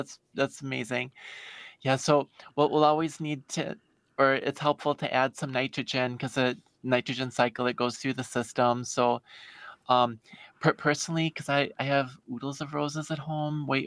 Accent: Milwaukee, Wisconsin, United States; So myself, I grew up in the Milwaukee area, and when I was a kid, I loved gardening and science

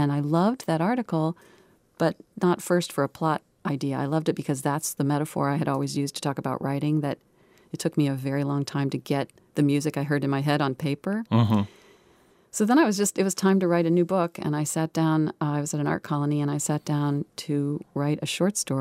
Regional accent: Oklahoma, United States; I'm from Oklahoma, so there's barbecue.

